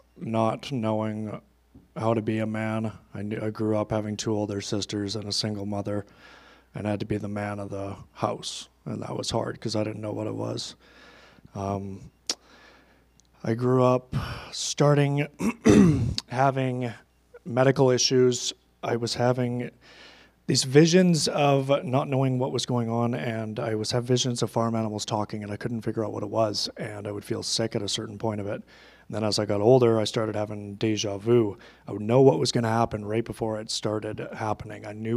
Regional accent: Chilliwack, British Columbia, Canada; now in Sparwood, Canada; I live now in Sparwood, which ain't far from here. I'm sure you all know about that place. I grew up in Chilliwack.

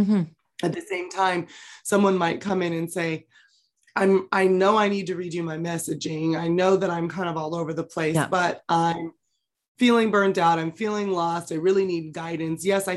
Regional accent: California, United States; also born or lived in Los Angeles, United States; I grew up in the San Francisco Bay Area.

